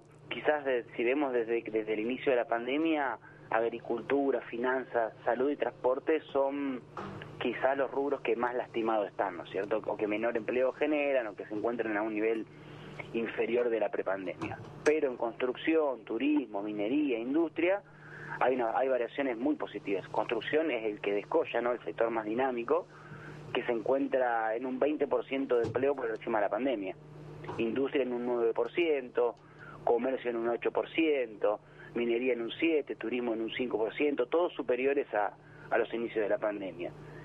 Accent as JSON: {"language": "Spanish", "town": "Rosario", "region": "Santa Fe", "country": "Argentina", "said": "Yo soy de Rosario, así que estamos lejos."}